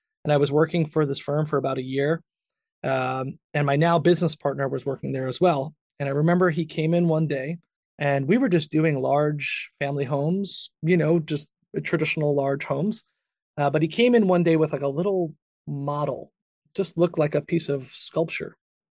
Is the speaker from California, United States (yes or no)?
no; New York, United States; That's a very kind of typical thing for where I was in the Northeast, where we grew up in New York.